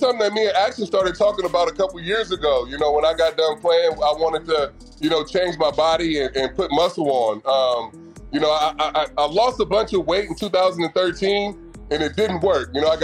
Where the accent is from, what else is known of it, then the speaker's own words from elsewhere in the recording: Vallejo, California, United States; And then we paid homage to my hometown, which is Vallejo, California. And the neighborhood I'm from is called The Crest.